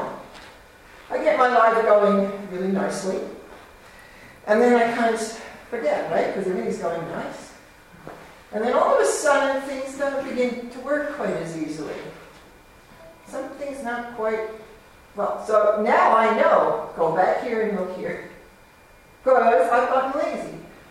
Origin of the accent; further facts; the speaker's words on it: New Zealand; Now, my parents, I'm from New Zealand, if you didn't know already, my parents did all their courting on horseback.